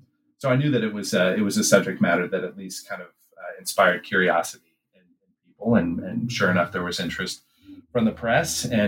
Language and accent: English; Midwest, United States; also born or lived in Kentucky; I grew up in the Midwest. I attended a small liberal arts college in Kentucky that was in a dry county.